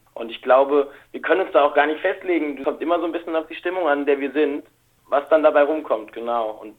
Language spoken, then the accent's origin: German; Freiburg, Baden-Württemberg, Germany; ich komme aus Freiburg, hier ist alles schön und behütet und die Straßen sind sauber.